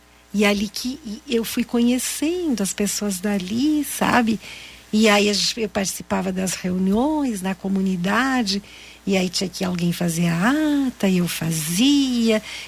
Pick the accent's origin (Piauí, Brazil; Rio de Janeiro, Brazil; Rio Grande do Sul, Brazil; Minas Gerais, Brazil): Rio Grande do Sul, Brazil; Santo Ângelo; eu morava em Santo Ângelo. Eu nasci em Santo Ângelo e morava na cidade.